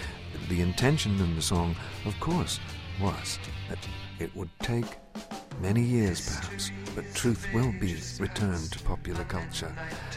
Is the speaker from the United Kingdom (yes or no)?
yes; Glasgow, Scotland, United Kingdom; I was born in Glasgow, where it was a hard, tough granite city